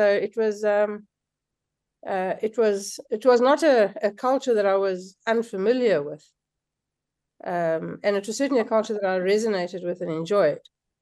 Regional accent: Kimberley, Northern Cape, South Africa; I was brought up as a Methodist. But I was brought up in Kimberley

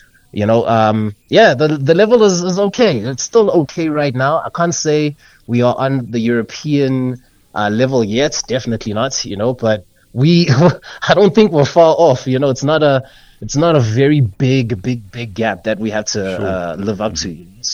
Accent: South Africa; I'm super proud as a South African. Just knowing the greatness that is in this country, we are special. This soil is special

